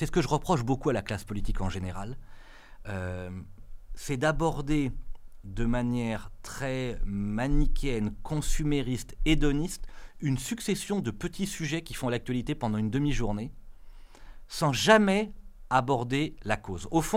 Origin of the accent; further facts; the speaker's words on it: France; qu'on appelle chez moi, dans la France rurale, le bon sens